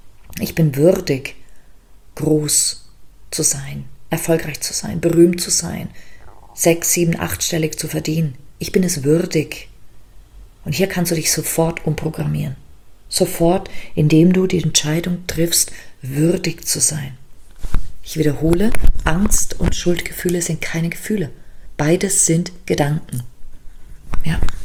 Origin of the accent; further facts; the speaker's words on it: Liechtenstein; born there; German is a second language; aber ich bin ja auch in Liechtenstein geboren. Also Deutsch ist sozusagen eine Fremdsprache für mich.